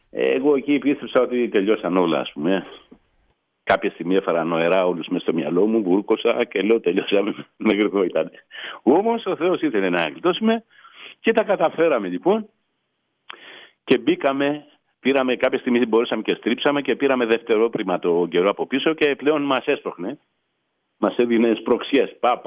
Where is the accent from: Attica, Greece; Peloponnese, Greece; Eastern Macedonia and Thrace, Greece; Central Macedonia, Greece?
Peloponnese, Greece; Και έπιασε το καράβι Νεάπολη απέναντι εκεί, η Λακωνία, απέναντι από το χωριό μου